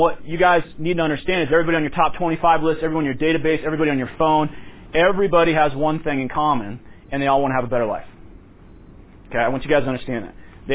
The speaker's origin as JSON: {"language": "English", "town": "Loveland", "region": "Colorado", "country": "United States", "tie": "born or raised there", "said": "I grew up in Loveland, Colorado. My mom passed away at age 64 with $10,000 to her name."}